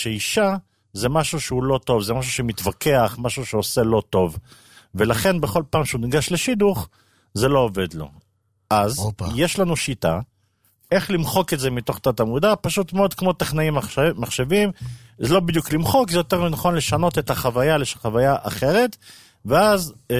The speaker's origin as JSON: {"language": "Hebrew", "town": "Bnei Brak", "region": "Tel Aviv District", "country": "Israel", "tie": "born or raised there", "said": "גדלתי פה בבני ברק, למדתי בחיידר, כמו כולם."}